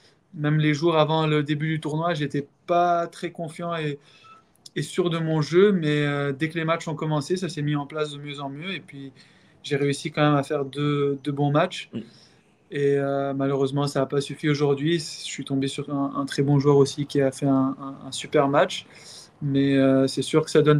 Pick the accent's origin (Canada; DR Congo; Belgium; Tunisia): Tunisia; j'ai 26 ans, je suis 225e mondial et je suis tunisien.